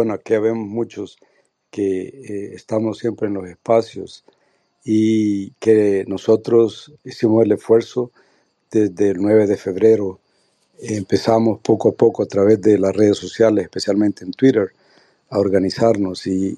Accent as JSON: {"language": "Spanish", "country": "El Salvador", "said": "como salvadoreños residentes en el exterior, no deberíamos de decidir por quienes van a llevar los rumbos del país"}